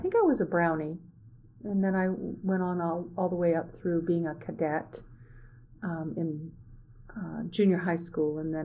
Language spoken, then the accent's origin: English; Torrance, California, United States; also born or lived in Nebraska; So my family moved around in the Southwest when I was young and eventually settled in California. And when I don't remember when we wound up in the Los Angeles area. We lived in Torrance.